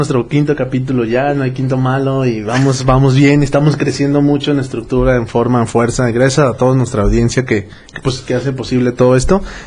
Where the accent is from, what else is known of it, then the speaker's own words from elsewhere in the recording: Tonalá, Jalisco, Mexico; Bueno, yo sí, hashtag, soy de Tonalá.